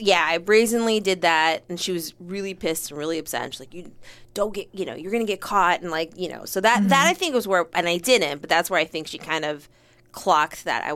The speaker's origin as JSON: {"language": "English", "town": "Eagan", "region": "Minnesota", "country": "United States", "tie": "born or raised there", "said": "I grew up in Minnesota."}